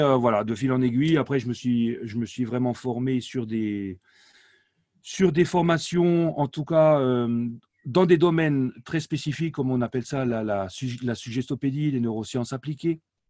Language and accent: French; Grand Est, France; born there; first language Alsatian; French is a second language; Ma langue maternelle, c'est l'alsacien, en fait. Donc, je suis né en Alsace. Mes parents ils se sont dit … il apprendra le français quand il ira à l'école. Et du coup, résultat des courses, quand j'arrive à l'école, effectivement, je parlais très, très peu le français